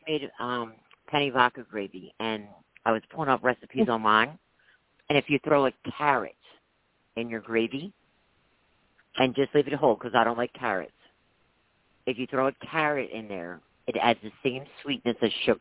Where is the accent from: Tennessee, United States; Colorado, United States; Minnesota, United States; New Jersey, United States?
New Jersey, United States; We're from New Jersey. We're a honey state. Our honey is homegrown